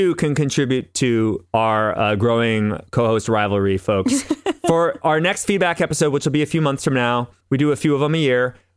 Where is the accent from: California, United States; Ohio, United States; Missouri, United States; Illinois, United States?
California, United States; They know I'm from SoCal.